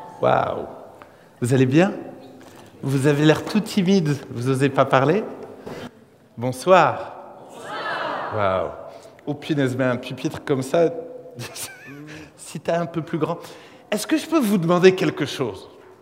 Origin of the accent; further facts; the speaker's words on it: Grand Est, France; Alors, moi je viens du sud, de l'Alsace, et...